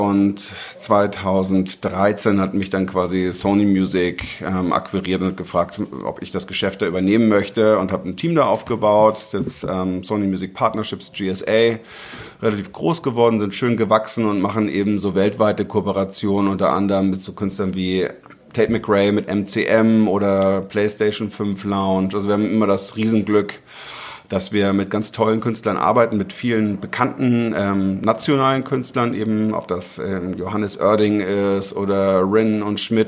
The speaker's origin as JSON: {"language": "German", "town": "Morsum", "region": "Schleswig-Holstein", "country": "Germany", "tie": "born or raised there", "said": "Ich bin ja hier in Morsum aufgewachsen."}